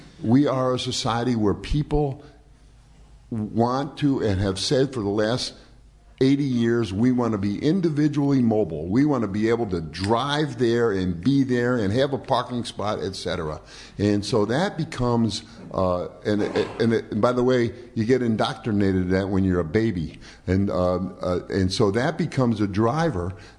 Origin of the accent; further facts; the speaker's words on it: Ireland; I'm Irish.